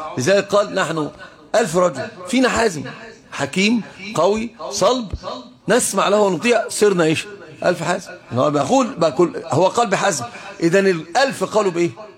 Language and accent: Arabic; Upper Egypt, Egypt; لذلك احنا عندنا في الصعيد كلام يعني مثل هذا.